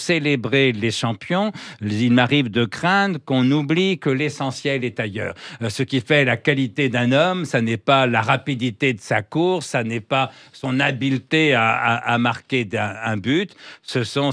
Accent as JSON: {"language": "French", "region": "northern France", "country": "France", "said": "je suis de la France du Nord et qu'il y a peu de rugby dans la France du Nord."}